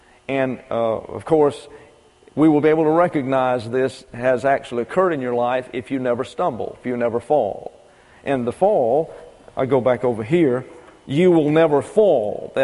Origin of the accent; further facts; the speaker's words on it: the South, United States; I grew up in the South, and there's every brand of Protestant theology down there.